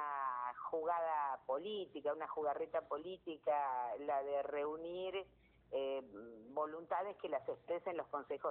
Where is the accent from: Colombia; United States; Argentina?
Argentina; San Isidro, Buenos Aires Province; Yo soy de San Isidro